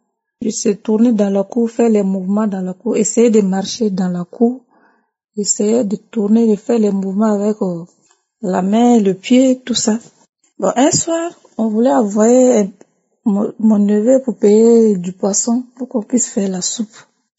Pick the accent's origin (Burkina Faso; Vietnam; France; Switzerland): Burkina Faso; de l'émission Kangoka. Je suis une Burkinabé vivant au Burkina Faso.